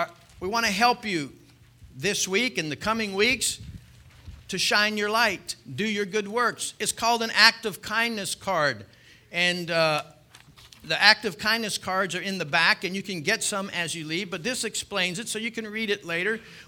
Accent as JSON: {"language": "English", "town": "Birmingham", "region": "Alabama", "country": "United States", "said": "I got a cup of coffee, and said something about I'm from Birmingham."}